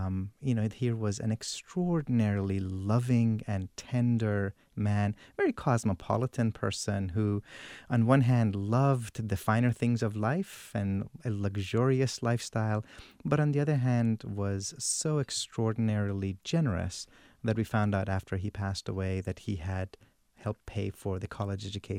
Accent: Jacksonville, Florida, United States; born there; I was born in Jacksonville, Florida.

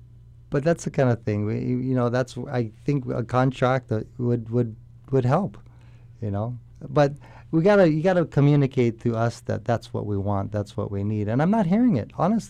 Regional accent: Hawaii, United States; all born and raised here. My dad was born and raised here. And his mom was born and raised here, being Native Hawaiian. But I'm the only one left in my family still here.

